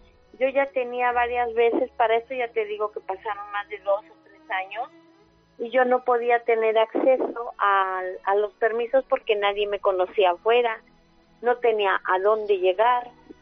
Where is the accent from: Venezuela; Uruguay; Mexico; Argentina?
Mexico; moved away as an adult; now in Spain; Estaba viviendo en un ambiente de extrema violencia, yo soy mexicana.